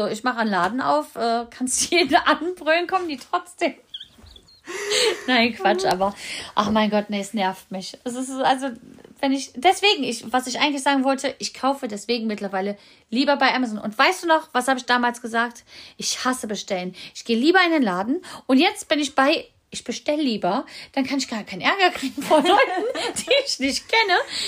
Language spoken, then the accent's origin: German; Düsseldorf, North Rhine-Westphalia, Germany; Ich bin selber Düsseldorferin.